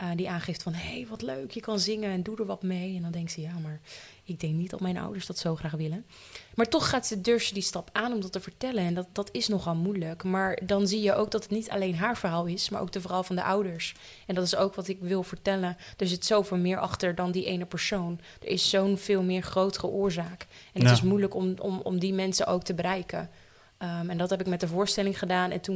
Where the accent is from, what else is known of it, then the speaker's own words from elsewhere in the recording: Leeuwarden, Friesland, Netherlands; Ik ben 28 jaar en ik kom uit Leeuwarden.